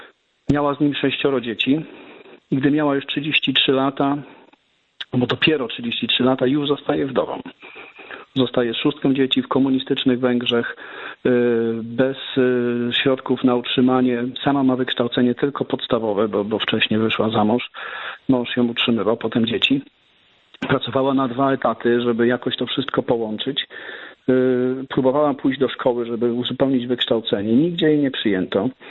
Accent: Gostyń, Greater Poland Voivodeship, Poland; no i ja z Gostynia, więc razem tutaj od roku i paru miesięcy jesteśmy.

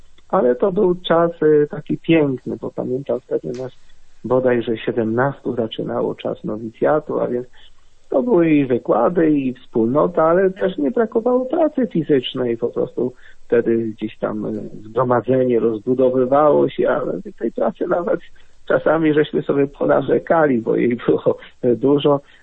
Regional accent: Boleszczyn, Greater Poland Voivodeship, Poland; w moich rodzinnych stronach, bo to jest też diecezja włocławska, parafia Boleszczyn, to niedaleko Turku

